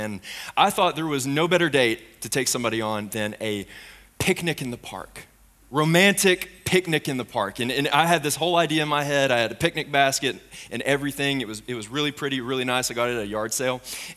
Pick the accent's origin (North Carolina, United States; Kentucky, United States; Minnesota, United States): Kentucky, United States; London; I've born and raised London, Kentucky. This has been my hometown my entire life.